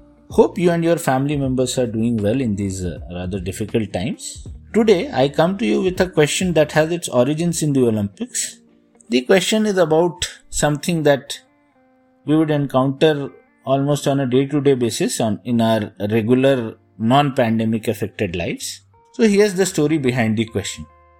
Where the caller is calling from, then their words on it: Pune, Maharashtra, India; here from Pune.